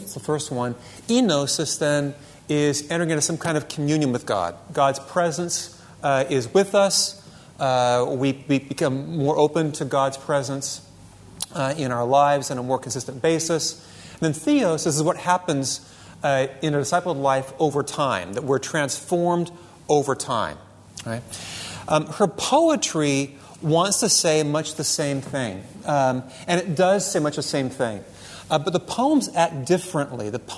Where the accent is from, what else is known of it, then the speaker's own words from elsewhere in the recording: California, United States; now in Utah, United States; I live in the state of Utah, and I'm from California.